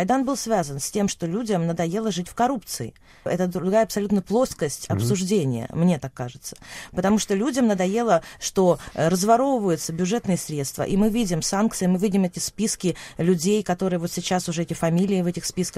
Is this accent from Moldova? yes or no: no; Kyiv, Ukraine; Я родом из Киева, и я русскоязычная, и моя семья русскоязычная